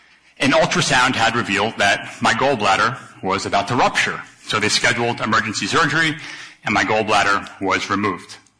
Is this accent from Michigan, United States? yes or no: no; Long Island, New York, United States; So I grew up on Long Island, New York, in an Italian home.